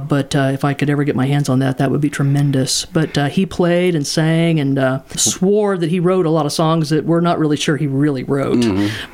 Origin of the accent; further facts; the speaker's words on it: Indiana, United States; and we were in Greene County. I grew up in Greene County, and so we were here every weekend